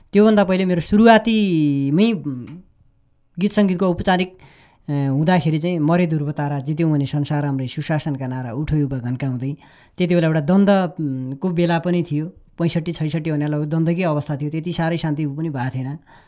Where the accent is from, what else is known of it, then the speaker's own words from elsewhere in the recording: Karnali Province, Nepal; म दैलेखको एउटा कुनाकन्द्राबाट जन्मेँ हुर्केको मान्छे